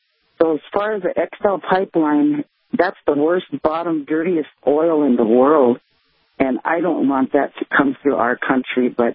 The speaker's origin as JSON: {"language": "English", "town": "Cannonball", "region": "North Dakota", "country": "United States", "said": "I come from Cannonball, and I tried to get over there, and I couldn't"}